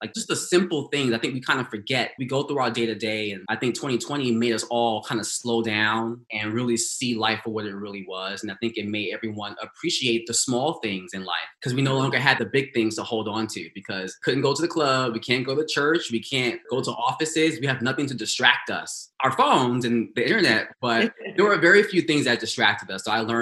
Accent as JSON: {"language": "English", "country": "United States", "tie": "born or raised there", "said": "I think growing up in America as a Black queer boy, I never felt like I fit in any groups."}